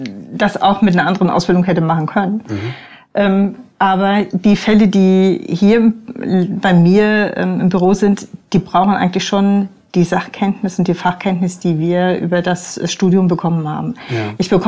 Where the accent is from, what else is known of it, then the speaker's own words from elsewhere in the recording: Northern Germany, Germany; Ich komme aus der Gegend zwischen Bremen und Bremerhaven. Bin ein echtes Nordlicht.